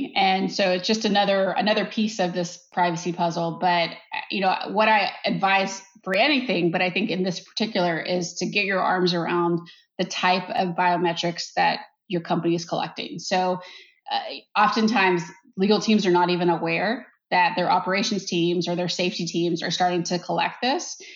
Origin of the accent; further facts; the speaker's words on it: Texas, United States; One is my home state of Texas and the other is Washington state.